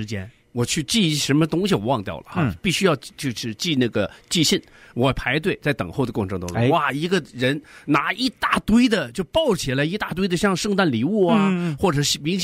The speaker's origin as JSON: {"language": "Chinese", "country": "China", "said": "因为我们来自中国大陆，那边的大部分，当时我来的时候大部分都是国营的"}